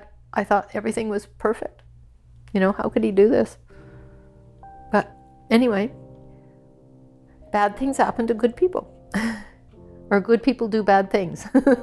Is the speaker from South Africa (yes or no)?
no; Saskatchewan, Canada; I grew up in Saskatchewan, small town of 100 people, farming community down by the Manitoba-US border. I had a pretty happy childhood. My dad died when I was 13, and so my mom and I moved to Regina.